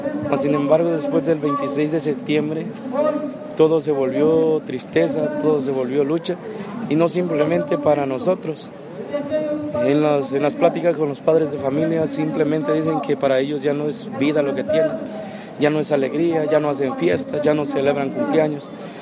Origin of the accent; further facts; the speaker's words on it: Chiapas, Mexico; Igual soy de aquí de Chiapas, pero nos encontramos estudiando en la normal de Ayotzinapa.